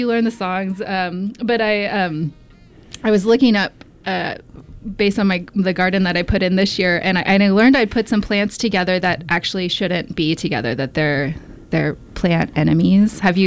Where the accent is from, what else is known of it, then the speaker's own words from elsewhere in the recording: Houston, Texas, United States; I'm from Texas. I grew up in Houston, Texas.